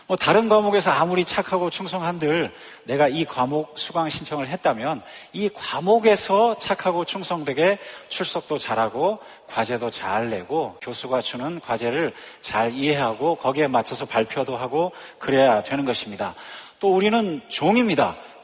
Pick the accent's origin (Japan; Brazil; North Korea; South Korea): South Korea; moved away as an adult; now in United States; 실제로 이민자로서 한국에 나가기가 쉽지 않습니다. 저도 이민 생활, 유학 생활부터 시작하면 꼭 만 20년 있었는데요.